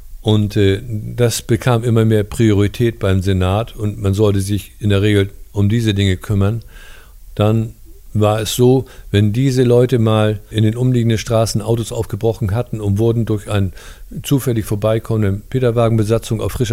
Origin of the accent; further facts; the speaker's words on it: North Sea coast, Germany; Nach meiner Pensionierung im September 2007 bin ich wieder in meine alte Heimat zurückgegangen. Es ist direkt an der Nordseeküste. Ich liebe diese Gegend hier.